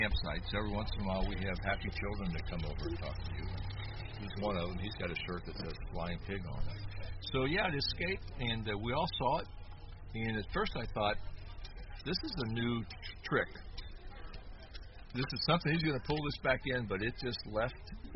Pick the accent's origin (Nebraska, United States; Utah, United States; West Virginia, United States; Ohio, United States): Ohio, United States; Cincinnati; And I come from the Cincinnati area, which was the pork capital of the world.